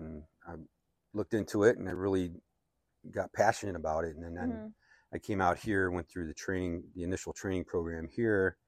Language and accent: English; Chicago, Illinois, United States; My grandparents, they didn't have a lot of means, so it wasn't like we were living large in Chicago. But the thing I loved about Chicago the most was I loved the four seasons.